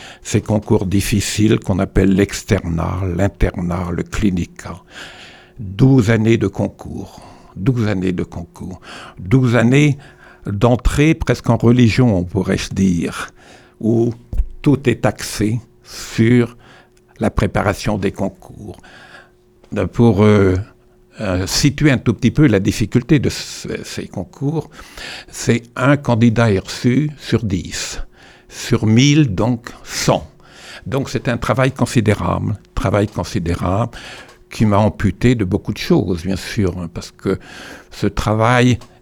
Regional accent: Brittany, France; moved away as an adult; j'ai quitté la Bretagne pour faire mes études de médecine à Paris, avec la ferme intention de revenir, bien entendu.

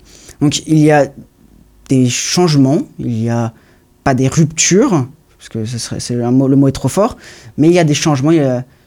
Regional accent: France; En tant que bon Français, on a toujours ce complexe d'infériorité

